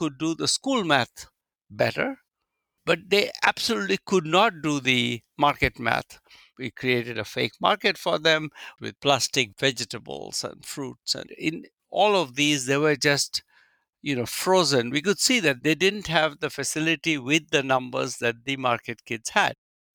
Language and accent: English; India; I grew up in India.